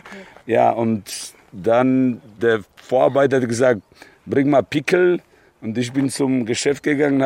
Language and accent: German; Silesian Voivodeship, Poland; now in Germany; Ich bin Schlesier mit deutscher Abstammung.